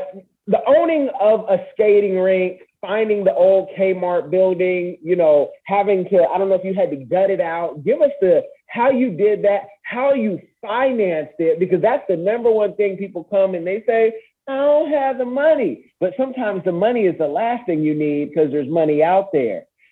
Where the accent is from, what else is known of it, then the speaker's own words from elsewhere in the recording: Seattle, Washington, United States; being from Seattle, growing up in Seattle, some folks don't even know that they're Black out there, you know.